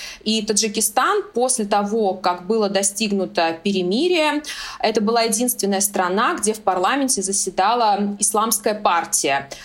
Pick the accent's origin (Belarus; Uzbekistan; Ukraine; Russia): Uzbekistan; То есть я сама родом из Узбекистана